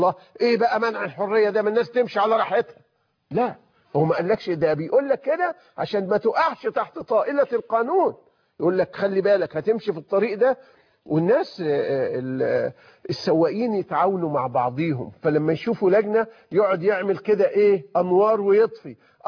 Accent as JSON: {"language": "Arabic", "country": "Egypt", "said": "وإحنا عندنا في مصر نقول يا بختي من بكاني وبكي علي"}